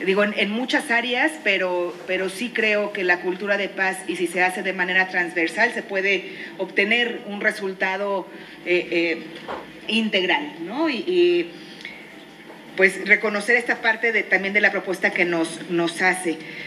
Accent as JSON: {"language": "Spanish", "region": "Guanajuato", "country": "Mexico", "said": "yo soy de Guanajuato"}